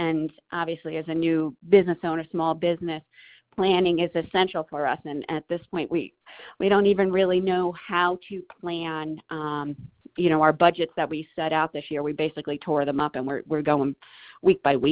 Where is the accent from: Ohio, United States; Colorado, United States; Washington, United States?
Colorado, United States; Steamboat Springs; We're originally from Steamboat Springs, where we both worked in hospitality, where there were two seasons up in the mountain areas.